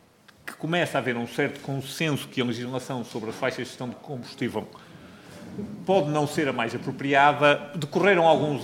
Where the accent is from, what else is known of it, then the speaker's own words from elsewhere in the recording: Santa Maria da Feira, Aveiro, Portugal; eu sou de Santa Maria da Feira, não resisto a dizer isto